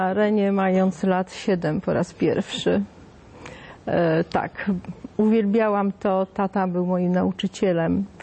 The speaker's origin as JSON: {"language": "Polish", "town": "Toruń", "region": "Kuyavian-Pomeranian Voivodeship", "country": "Poland", "tie": "born or raised there", "said": "zostawiam cię u babci w Toruniu, bo ja się urodziłam w Toruniu"}